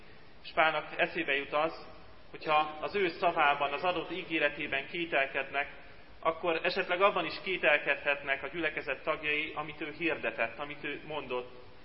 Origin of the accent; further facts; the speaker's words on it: Tata, Komárom-Esztergom, Hungary; Egyszer még általános iskolában rendeztek egy futóversenyt Tátánnal, ahol felnőttem.